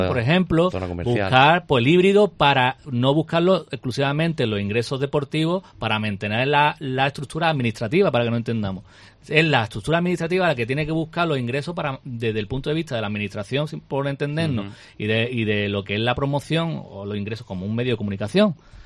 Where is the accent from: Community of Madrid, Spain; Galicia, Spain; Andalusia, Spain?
Andalusia, Spain; Málaga; Yo siempre lo dije, que como malagueño estaba en contra de la cesión de esos terrenos, los mejores de la ciudad